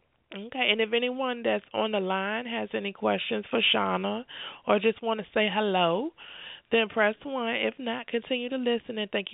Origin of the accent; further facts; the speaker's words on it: Virginia, United States; accent: Southern; because I moved from Virginia to Georgia about 3 years ago, and coming